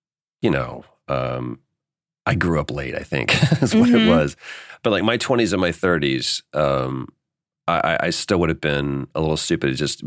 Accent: Dallas, Texas, United States; moved away as an adult; now in Los Angeles, United States; But we're both from Texas. We both grew up in Dallas, and we moved out to LA within weeks of each other.

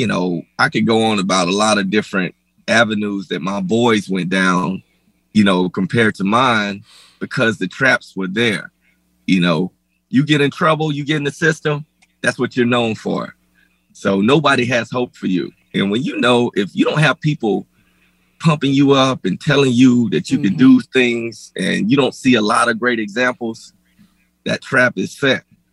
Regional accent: Folkston, Georgia, United States; Folkston, Georgia. South Georgia. Mm-hmm. Small town.

